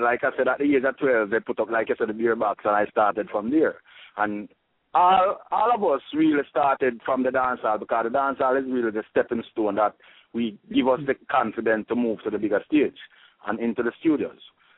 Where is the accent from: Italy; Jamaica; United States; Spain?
Jamaica; now in Canada; Yeah, and now we're moving to Canada. We did not have the big outside dance halls and the big halls like we have back in Jamaica.